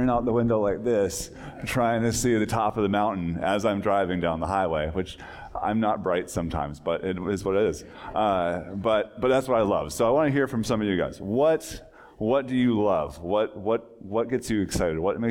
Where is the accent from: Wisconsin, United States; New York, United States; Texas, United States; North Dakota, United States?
North Dakota, United States; Williston; Growing up in Williston, we didn't have a lot of them. We got to be excited by the flatness.